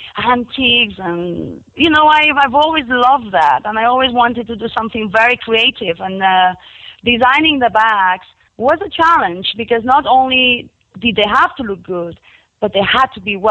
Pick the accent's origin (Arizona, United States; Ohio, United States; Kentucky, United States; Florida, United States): Florida, United States; Delray Beach; Yes, in Florida, in Delray Beach.